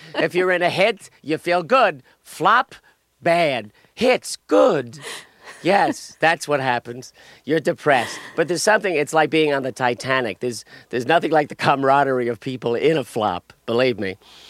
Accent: Jersey City, New Jersey, United States; I was born and raised in Jersey City.

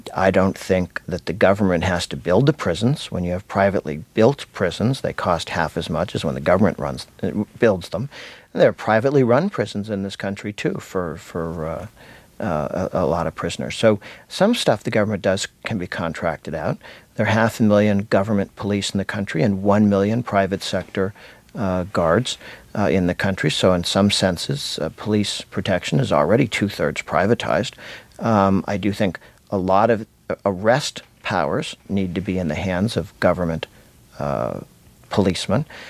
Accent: United States; Well, the good thing about being an American conservative is that you can be both traditionalist and revolutionary

